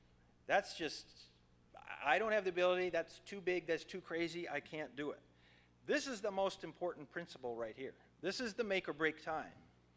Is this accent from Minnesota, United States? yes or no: yes; Minnesota, United States; I'm from Minnesota originally and from here, and I don't like the climate of Texas and so on.